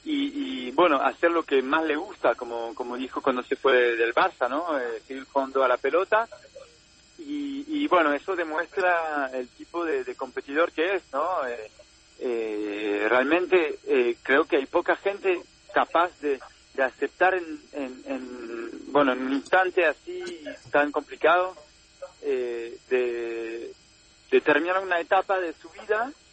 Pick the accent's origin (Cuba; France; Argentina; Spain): France; Spanish is a second language; en mi país, en Francia, algo inesperado hace 5 días